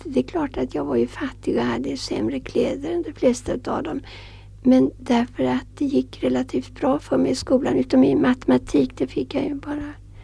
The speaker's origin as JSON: {"language": "Swedish", "town": "Svartsjölandet", "region": "Stockholm County", "country": "Sweden", "tie": "born or raised there", "said": "Men jag dansade ju hemma på Svartsjöland, fast när jag var så ung, 12."}